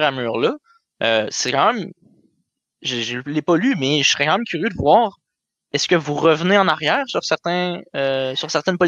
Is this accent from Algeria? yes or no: no; Amos, Quebec, Canada; moi je viens de l'Abitibi, plus précisément de Damos